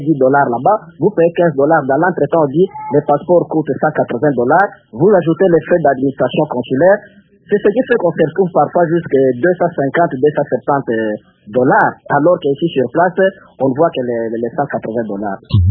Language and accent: French; DR Congo; on m'exige de prouver que je suis congolais